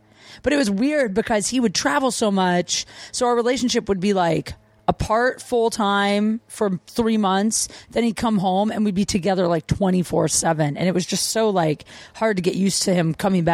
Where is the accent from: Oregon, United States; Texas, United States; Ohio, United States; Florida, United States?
Ohio, United States; Canton; I grew up in small town Ohio, Canton, Ohio.